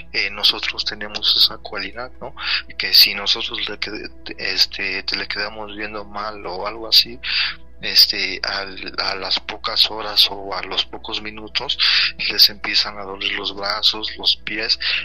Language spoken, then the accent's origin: Spanish; Tlaxcala, Mexico; Nosotros somos de Tlaxcala.